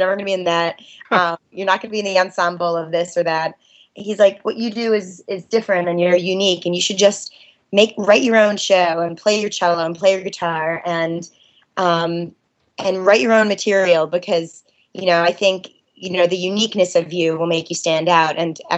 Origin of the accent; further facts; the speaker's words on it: Detroit, Michigan, United States; So I grew up in Detroit. I am the daughter of a dancer and a bass player. My dad is the principal bassist with the Detroit Symphony.